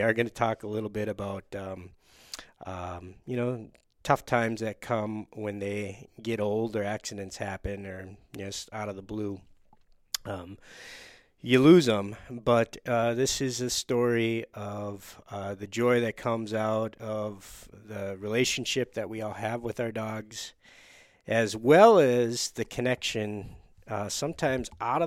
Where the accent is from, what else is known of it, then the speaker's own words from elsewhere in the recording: Escanaba, Michigan, United States; Esky is named after my hometown of Escanaba, Michigan.